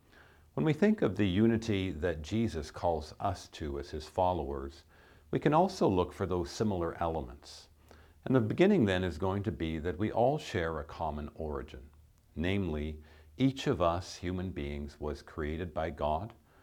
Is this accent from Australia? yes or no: no; Canada; growing up in Canada